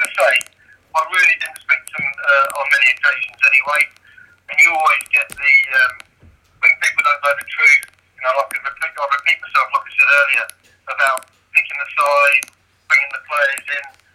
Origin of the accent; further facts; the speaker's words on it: Bedford, East of England, United Kingdom; Although I lived away in the week, in Hereford, I came home to my hometown, Bedford.